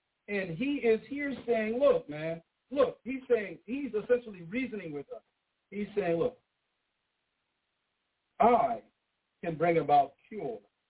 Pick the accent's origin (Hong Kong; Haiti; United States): Haiti; Mangoes, I grew up on mangoes in Haiti.